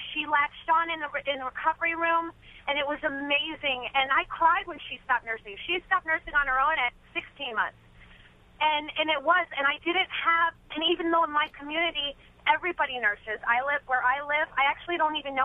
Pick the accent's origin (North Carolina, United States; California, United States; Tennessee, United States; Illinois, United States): Illinois, United States; Chicago; I'm from Chicago, and I just felt so isolated.